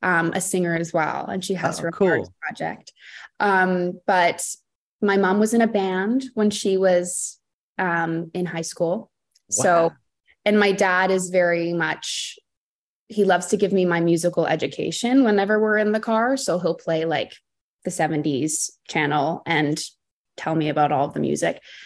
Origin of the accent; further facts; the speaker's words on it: Calgary, Alberta, Canada; also born or lived in Toronto; I was born in Toronto, raised in Calgary, Alberta, which is just above Montana. And the winters there are very brutal.